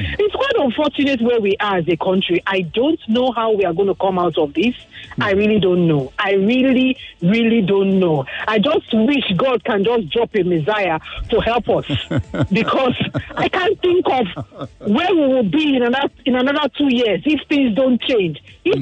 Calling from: Lekki, Lagos, Nigeria; I'm calling from Lekki.

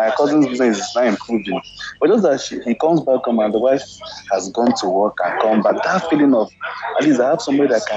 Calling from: Canada; Yeah, I'm calling from Canada.

